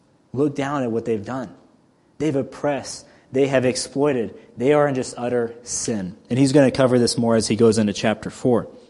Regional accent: Texas, United States; I grew up in the South in Texas.

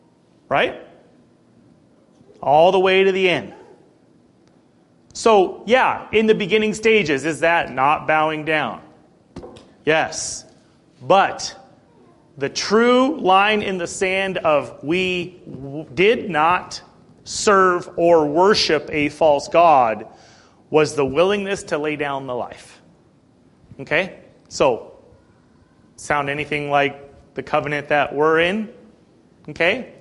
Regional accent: United States; Mostly because we're American and we can have anything we want.

